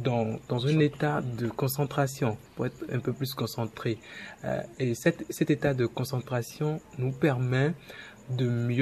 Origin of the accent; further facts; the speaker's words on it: Cotonou, Littoral, Benin; Bon, moi, je viens de Cotonou.